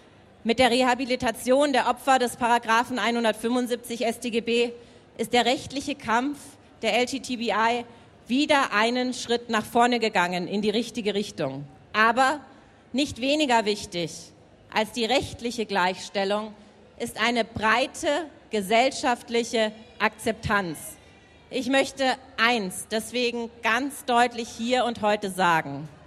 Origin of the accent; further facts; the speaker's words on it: Munich, Bavaria, Germany; Das sage ich als Münchnerin, die jünger ist als die Anfänge des CSD hier in München. Ich bin 1981 geboren